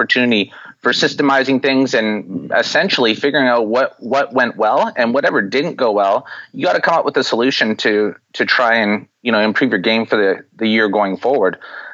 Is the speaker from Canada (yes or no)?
yes; British Columbia, Canada; I'm 29 years old. I'm from British Columbia, Canada, and I have a business degree.